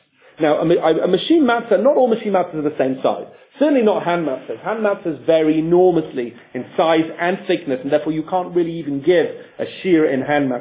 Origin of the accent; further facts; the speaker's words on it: Leeds, Yorkshire and the Humber, United Kingdom; and I'm from Leeds